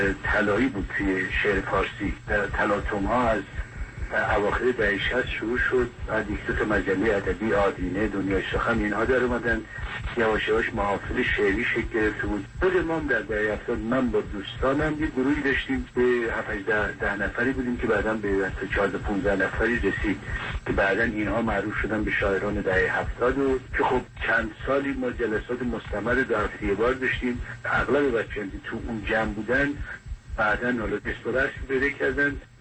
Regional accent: Rudbar, Gilan, Iran; بعد در سال 50-51 در همون شهر خودمون رودبار یک محفل ادبی درست کردیم

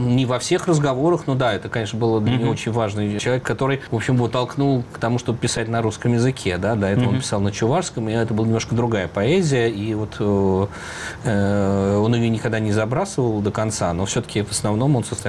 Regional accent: Moscow, Russia; Я родился в Москве, вырос в Москве.

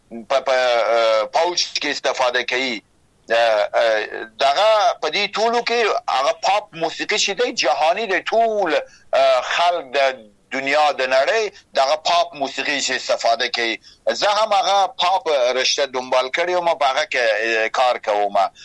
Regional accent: Afghanistan; زه یو انسانیم په افغانستان کې پیدا سوم او غت سوم،

